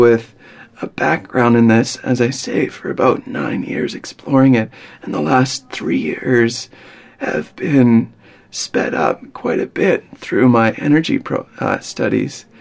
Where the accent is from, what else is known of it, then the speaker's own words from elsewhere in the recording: Victoria, British Columbia, Canada; now in Seattle, United States; I live in Seattle, Washington, where I play music full-time. And I'm from Victoria, Canada, which is about a 4-hour ferry ride from Seattle.